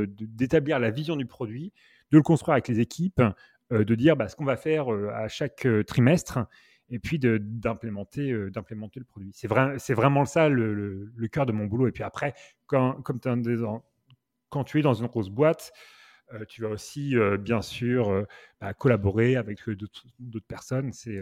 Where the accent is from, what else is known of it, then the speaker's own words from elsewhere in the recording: Normandy, France; now in New York, United States; À la base, moi, je viens de Normandie, dans un petit village où en fait... il y a beaucoup de nature, c'est très silencieux